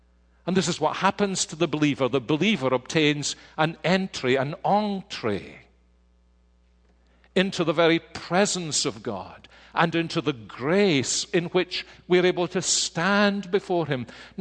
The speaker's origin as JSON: {"language": "English", "region": "Scotland", "country": "United Kingdom", "said": "I don't think it's just being Scottish. I hate being in debt."}